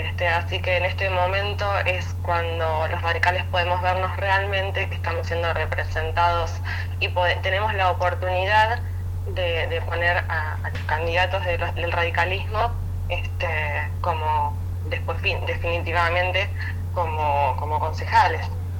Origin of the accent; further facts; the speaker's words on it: Llavallol, Buenos Aires Province, Argentina; now in Lomas de Zamora, Argentina; Vivo hace 9 años en Lomas de Zamora, pero toda mi vida, en realidad, porque en mi infancia la pasé en Lavallol, toda mi infancia.